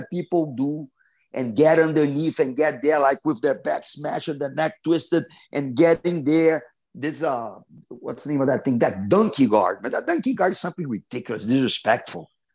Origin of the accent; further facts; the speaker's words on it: Rio de Janeiro, Brazil; because I was always from the South Zone of Rio